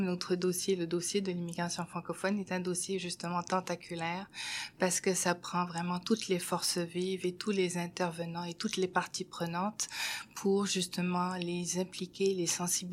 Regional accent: Morocco; Je suis originaire du Maroc, ce qui fait que c'est un pays qui est arabophone, mais bilingue, français-anglais. Mon éducation, je l'ai faite dans les deux langues, c'est-à-dire en arabe et en français.

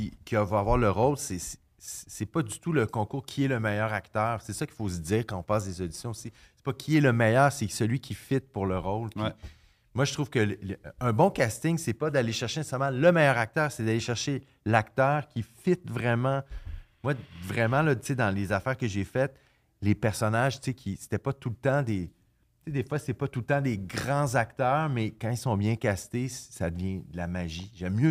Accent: Sainte-Foy, Quebec, Canada; tu sais, je viens de Sainte-Foy.

